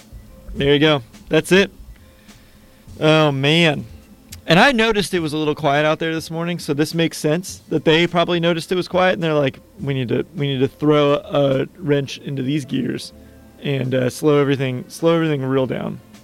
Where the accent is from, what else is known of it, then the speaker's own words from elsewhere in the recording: Upper St. Clair, Pennsylvania, United States; This is in Upper St. Clair, Pennsylvania, near Pittsburgh, my hometown.